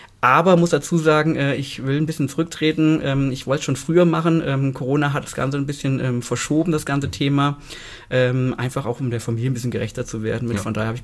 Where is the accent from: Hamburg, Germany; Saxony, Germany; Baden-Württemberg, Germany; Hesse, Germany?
Hesse, Germany; Fulda; ich bin in Fulda geboren, Fulda aufgewachsen, Fulda zur Schule gegangen, habe meinen Freundeskreis hier.